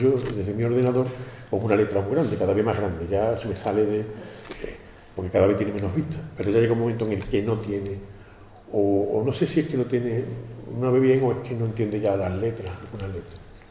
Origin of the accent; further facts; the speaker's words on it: Osuna, Andalusia, Spain; paisano mío, porque yo soy de Osuna. Y como yo siempre digo, yo soy de Osuna por la gracia de Dios y porque Dios quiso venir a enamorarme de las torres